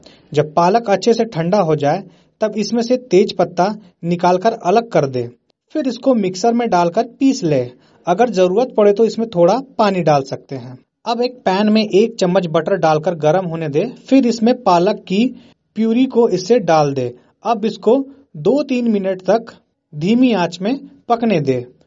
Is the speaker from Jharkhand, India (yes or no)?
yes; Jharkhand, India; और मैं झारखंड रांची के नामकुम प्रखंड का रहने वाला हूँ। हमारे एरिया का पिन कोड है 83 40 10।